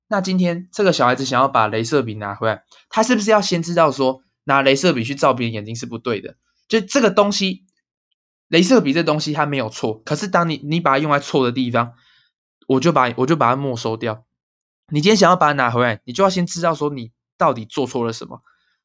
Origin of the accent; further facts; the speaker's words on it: Taiwan; 那我们身为台湾人，我们更不应该去帮他们护航